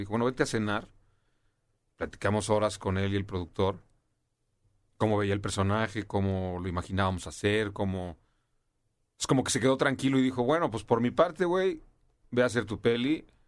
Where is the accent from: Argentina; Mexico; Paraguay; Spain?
Mexico; Yo soy mexicano.